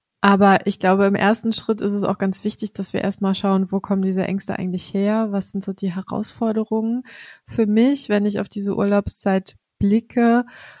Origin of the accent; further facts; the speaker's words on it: Baltic coast, Germany; born there; ich bin ja an der Ostsee geboren und bis zu meinem 7. Lebensjahr habe ich wie jeden Sommer irgendwie am Ostseestrand verbracht.